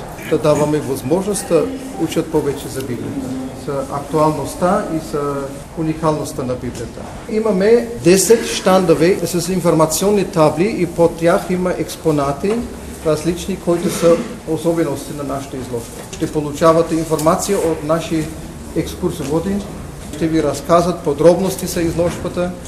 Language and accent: Bulgarian; Germany; Bulgarian is a second language; Аз съм германец и ще ми простете, когато прави грешки на български, просто не ми майчната езика.